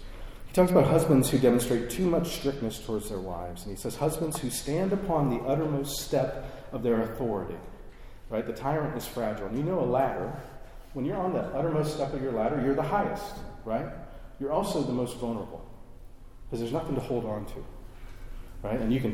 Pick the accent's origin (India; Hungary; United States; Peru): United States; Midwest; growing up in the Midwest, we would go water skiing